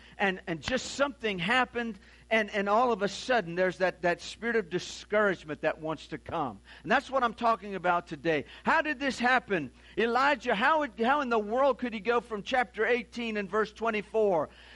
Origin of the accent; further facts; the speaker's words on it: Louisiana, United States; I was born and raised on Bayou Lafourche